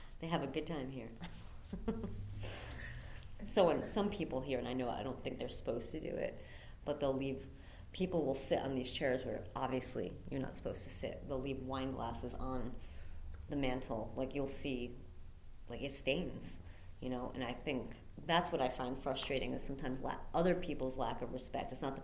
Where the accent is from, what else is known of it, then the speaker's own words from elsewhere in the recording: South Kingstown, Rhode Island, United States; now in Providence, United States; I grew up in South Kingstown. I've been in Providence since 1997. I like it up here.